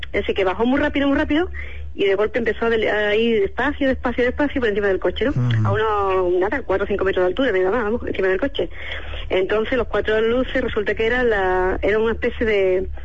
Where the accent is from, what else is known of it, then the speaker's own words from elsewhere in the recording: Andalusia, Spain; Sí, de Andalucía.